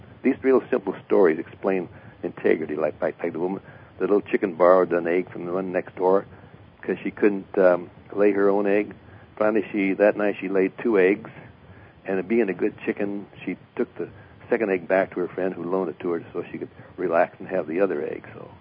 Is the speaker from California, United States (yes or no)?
yes; Santa Barbara, California, United States; I attempted to do that here in Santa Barbara, my hometown